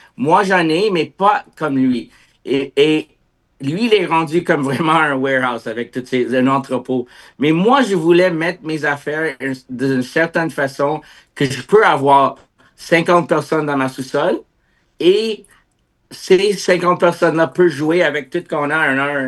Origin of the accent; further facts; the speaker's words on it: Lachine, Quebec, Canada; Mes parents sont venus ici en 1970. Alors, moi, j'étais né ici en 78 à la Chine, Québec. Alors, je suis un Québécois, un Canadien